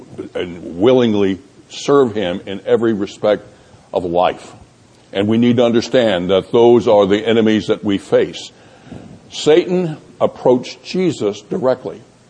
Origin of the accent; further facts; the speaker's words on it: Texas, United States; accent: Texas; You'll have to forgive my Texas accent as I try to pronounce these things.